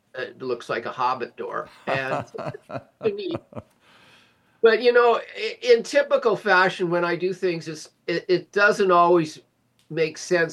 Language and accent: English; United States; moved away as an adult; You know, I come up from the States back in the Vietnam era as an anti-war resistor.